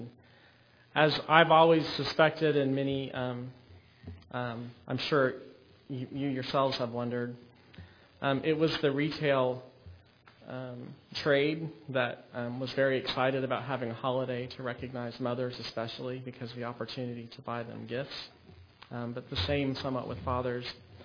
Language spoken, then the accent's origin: English; Albuquerque, New Mexico, United States; the house where I grew up in Albuquerque.